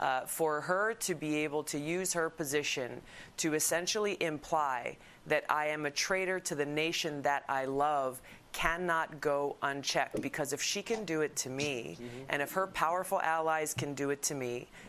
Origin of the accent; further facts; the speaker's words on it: United States; I'm an American. I love my country.